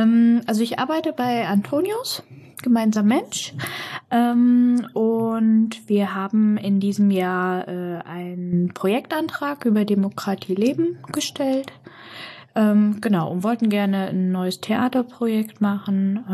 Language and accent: German; Sömmerda, Thuringia, Germany; Ich wurde in Sömmerdag geboren.